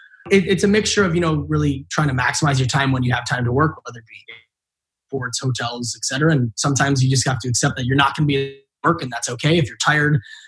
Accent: Minnesota, United States; I genuinely did love growing up in Minnesota. I grew up pretty much 25 minutes west of downtown Minneapolis, which is definitely more rural, but it's not like farm country.

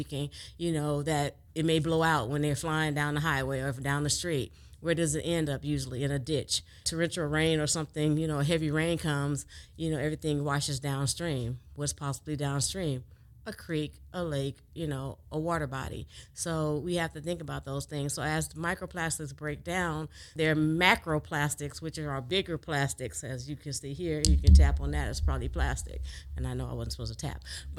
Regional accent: Inglewood, California, United States; I am originally from Inglewood, California. I grew up in Inglewood, but everybody knows about Los Angeles.

